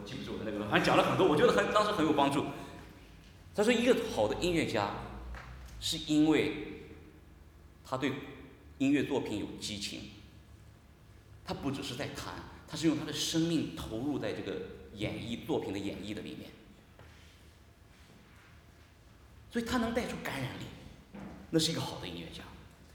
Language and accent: Chinese; China; 这一点我们中国人的父母尤其清楚。